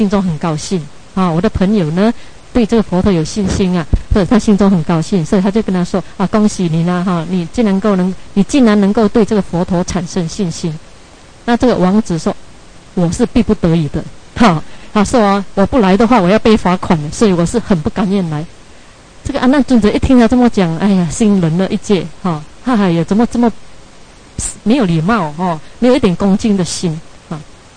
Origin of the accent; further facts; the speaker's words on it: China; 但是我们是中国人嘛